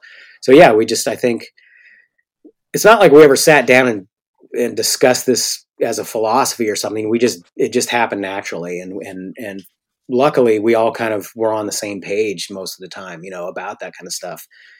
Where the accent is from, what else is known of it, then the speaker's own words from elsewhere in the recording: Eureka, United States; Well, I think a lot of that just comes from growing up in Eureka, you know.